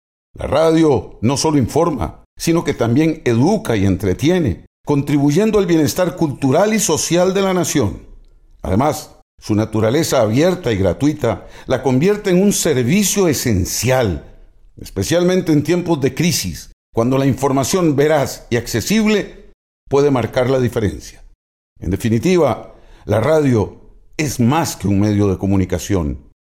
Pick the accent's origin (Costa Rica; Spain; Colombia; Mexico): Costa Rica; pero sobre todo como costarricense